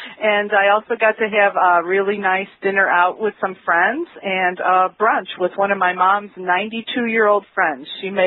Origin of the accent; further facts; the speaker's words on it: Wheeling, Illinois, United States; from Wheeling, Illinois.